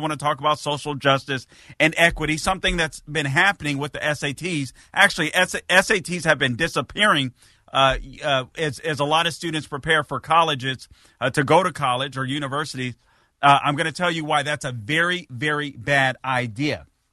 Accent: California, United States; a state like California, where they go to the umpteenth degree, my home state

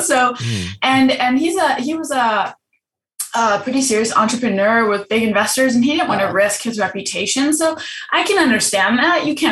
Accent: Germany; I'm from Germany. My mom is part Native American.

